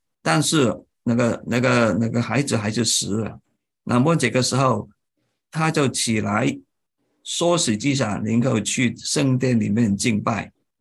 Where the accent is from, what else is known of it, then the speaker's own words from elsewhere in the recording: China; 我们中国人有句话啊，一路好走